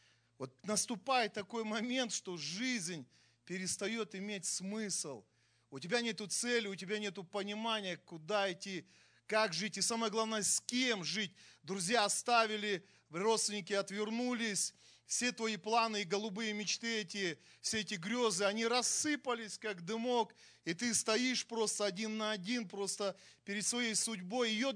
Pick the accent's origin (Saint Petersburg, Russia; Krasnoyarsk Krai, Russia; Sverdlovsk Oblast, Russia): Krasnoyarsk Krai, Russia; я из Красноярского края, я из Сибири. И я не был туда сослан, и родители мои тоже не были сосланы.